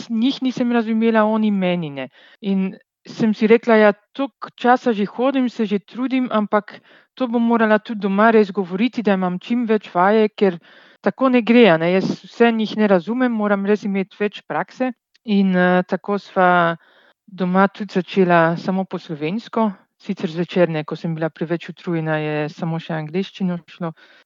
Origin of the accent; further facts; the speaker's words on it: Belgium; now in Slovenia; ja sem več Belgika, več Slovenka